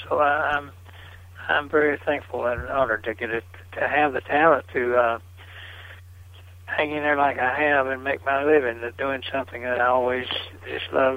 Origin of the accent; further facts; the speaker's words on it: Hyde, Kentucky, United States; I teach school over in my hometown of Hyde, Kentucky